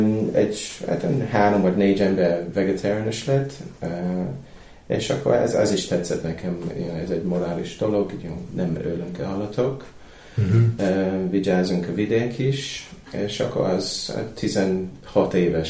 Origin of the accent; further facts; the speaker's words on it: Romford, London, United Kingdom; Hungarian is a second language; Londonba születtem, a családom, az anyám része az Walesből jött, és akkor az apám része az Londonból, és laktam Londonba. És olyan 15 km a várostól, de Greenbelt, ez a zöld őrf, ilyen London körül, nagyon szép vidék.